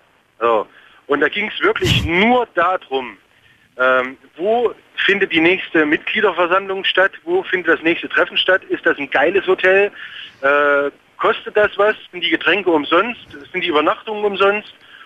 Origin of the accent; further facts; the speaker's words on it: East Germany, Germany; Also ich bin in der DDR groß geworden